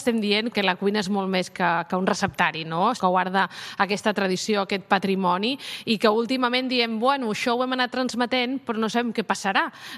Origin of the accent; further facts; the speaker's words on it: Burriana, Valencian Community, Spain; now in Barcelona, Spain; jo de fet soc valenciana, soc de Borriana, un poble de Castelló, i fa també molts anys que soc aquí a Barcelona, fa 26 anys.